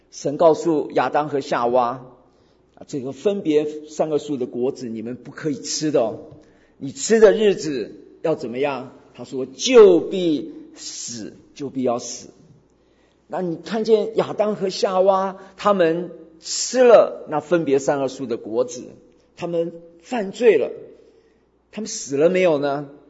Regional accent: China; 为什么就是拣选了他没有拣选我们中国人？

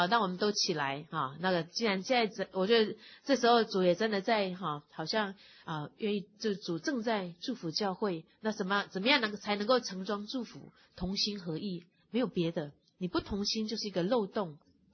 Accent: Taiwan; now in United States; 在我从台湾来到美国

